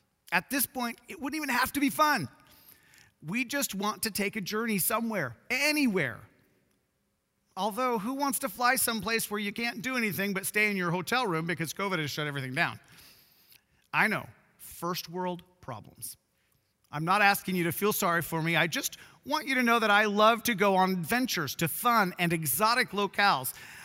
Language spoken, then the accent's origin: English; Oregon, United States; also born or lived in John Day / Weston / Milton Freewater / Baker; I grew up right here in Oregon. I'm Oregon born and bred. I was born in John Day over in Grant County. I lived in Weston, Milton Freewater, Baker, LeGrand, and Burns all by the age of 18.